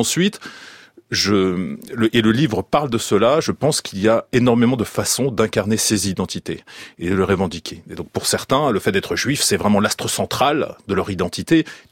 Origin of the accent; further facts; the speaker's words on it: France; Je suis français, ma maison c'est la France, et j'ai en plus des origines très riches, évidemment du côté polonais et aussi mes origines juives.